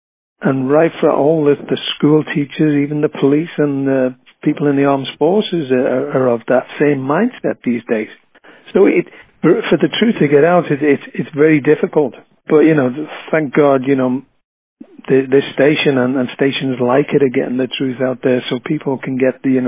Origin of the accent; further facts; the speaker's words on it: England, United Kingdom; I don't know. I'm from England.